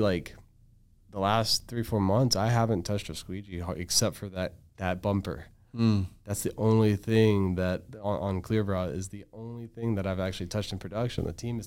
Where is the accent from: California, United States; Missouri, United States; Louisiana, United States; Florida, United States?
Florida, United States; I was like, no, sir, I'm from Florida.